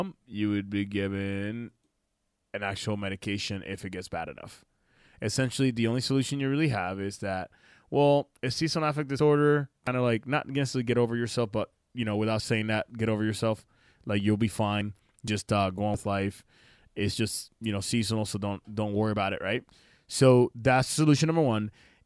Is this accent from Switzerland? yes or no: no; Puerto Rico; I am originally from Puerto Rico. I'm Puerto Rican and Dominican. I grew up in the islands, you know, sunny like every day of the week